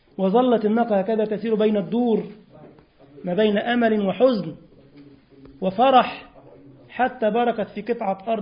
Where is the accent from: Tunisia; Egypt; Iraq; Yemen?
Egypt; طابق عادي زي عندنا في مصر يعني